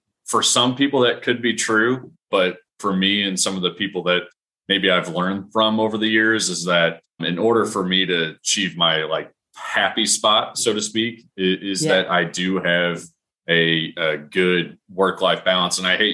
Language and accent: English; St. Louis, Missouri, United States; now in Kansas City, United States; But no, born and raised in St. Louis, I'm a huge Cardinals fan.